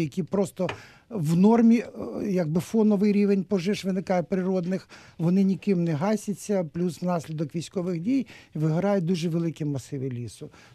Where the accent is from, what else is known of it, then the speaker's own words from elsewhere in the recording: Kyiv, Ukraine; але загалом я киянин.